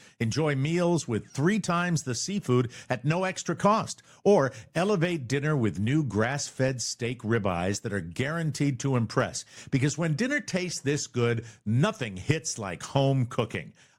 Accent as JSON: {"language": "English", "town": "Fort Myers", "region": "Florida", "country": "United States", "tie": "born or raised there", "said": "we have two teams that exist in my hometown of Fort Myers now, the Minnesota Twins and the Boston Red Sox."}